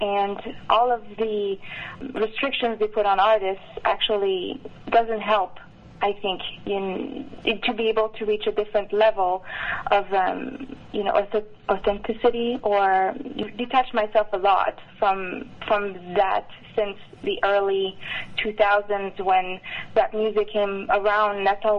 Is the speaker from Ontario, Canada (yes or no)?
no; Brossard, Quebec, Canada; moved away as an adult; also born or lived in Montreal; now in United States; I was born and raised in Montreal, but most of my childhood spent it on the south shore of Montreal, in the little city of Brossard, and I stayed there until I was 23 or 24, until I came to the States. So yes, I'm French Canadian.